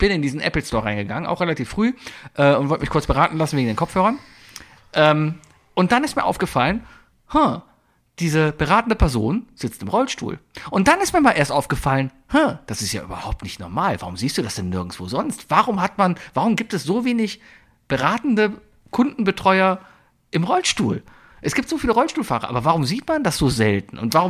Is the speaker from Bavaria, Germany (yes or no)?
no; Cologne, North Rhine-Westphalia, Germany; bin ich dann schön, als Kölner